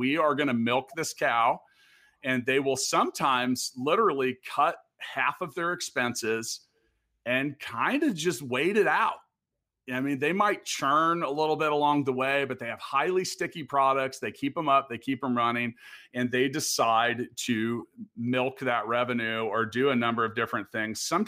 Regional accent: Kansas City, Kansas, United States; I'm from Kansas, Kansas City, most specifically.

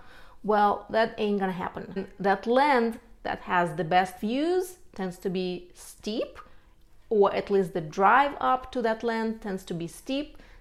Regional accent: Siberia, Russia; And wintertime is usually super mild, for me at least. I'm from Siberia, but so let's move on.

